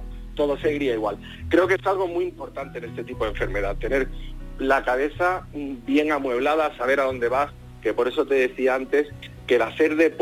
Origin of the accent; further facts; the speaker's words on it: Jerez, Andalusia, Spain; now in Madrid, Spain; Yo soy de Jerez, como bien sabes, llevo muchos años viviendo en Madrid